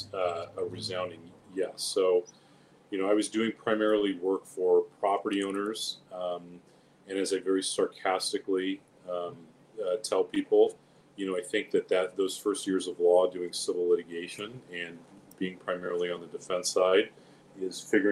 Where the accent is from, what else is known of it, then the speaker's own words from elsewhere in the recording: Long Beach, California, United States; I think you and I saw in growing up in Long Beach at that time, politics was something and government was something that was really sacred.